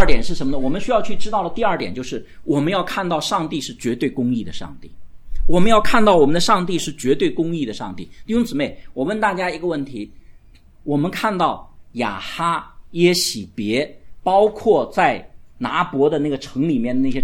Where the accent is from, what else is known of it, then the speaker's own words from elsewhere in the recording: China; 我是中国人，